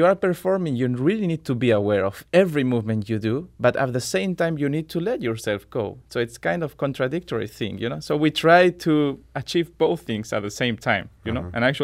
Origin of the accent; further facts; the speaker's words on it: Andalusia, Spain; You know, I come from South Spain, so we are very passionate people, you know.